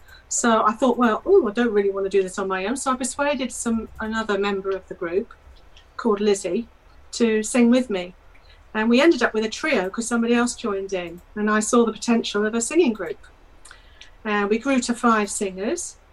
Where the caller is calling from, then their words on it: Grantham, East Midlands, United Kingdom; I'm calling from Grantham.